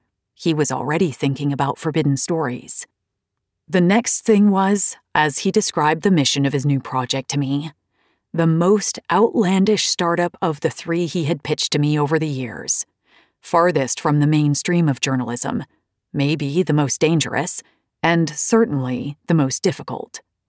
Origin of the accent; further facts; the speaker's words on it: Syria; also born or lived in Egypt / Turkey; I was born in Egypt in the late 1970s, daughter of a French father and an Egyptian mother. I grew up in Syria and Turkey